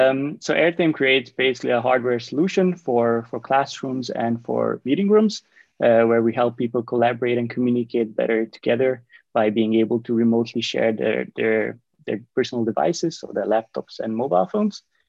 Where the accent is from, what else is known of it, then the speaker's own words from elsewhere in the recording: Hungary; I'm from Hungary.